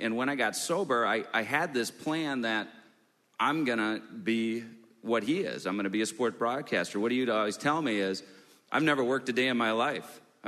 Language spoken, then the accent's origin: English; Minnesota, United States; it was really special to me growing up in Minnesota.